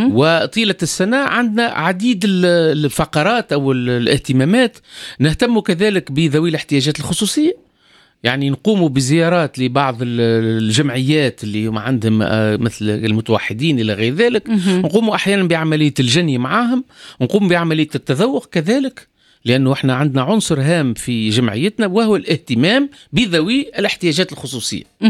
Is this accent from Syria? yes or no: no; Tunisia; وهذا هو تقريبا هالخصوصيات اللي عندنا في تونس غير مثمنة لحد الآن